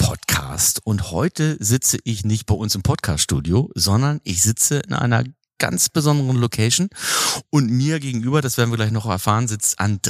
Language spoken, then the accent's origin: German; Hamburg, Germany; für mich als Hamburger, ich kenne das gar nicht.